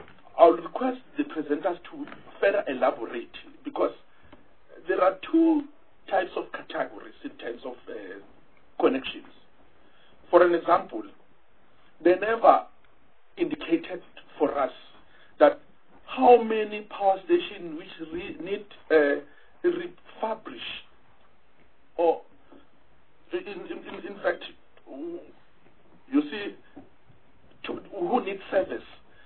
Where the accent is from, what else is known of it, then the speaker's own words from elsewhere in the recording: Mpumalanga, South Africa; I'm from Mpumalanga.